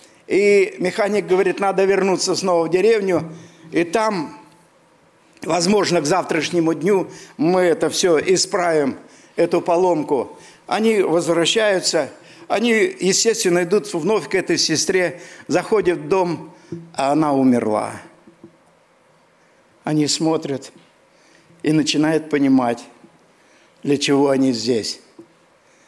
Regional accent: Siberia, Russia; Я говорю, я с Сибири.

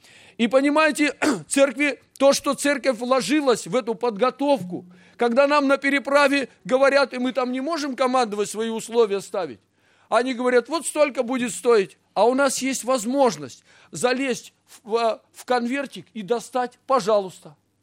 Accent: Siberia, Russia; А мы-то тоже сибиряки, но где-то мы как сибиряки задрожали.

